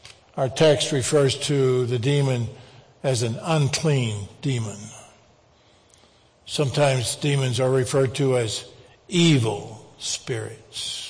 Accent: New Braunfels, Texas, United States; In my hometown of New Braunfels, there's a fellow that when I was a kid, 10, 11, 12 years old, we went to the Saturday movies

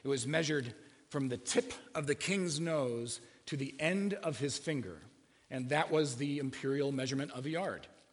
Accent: Illinois, United States; You know, I'm from Illinois, and we farm there. Soy, corn, and wheat.

